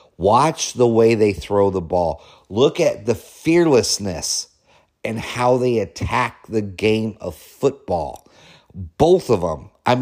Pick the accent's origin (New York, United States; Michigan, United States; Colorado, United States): Colorado, United States; Denver; Listen, I grew up in Denver, Colorado, so I know from what I speak.